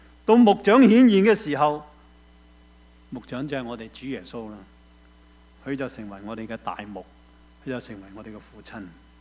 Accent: China; 而家咧，我哋中国人仲叻一样嘢，个核制咧系暗地核制。

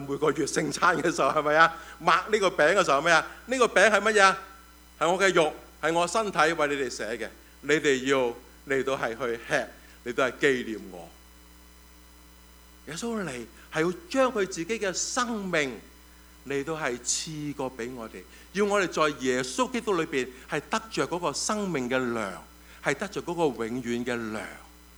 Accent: Hong Kong; 我哋香港人，我哋会明白

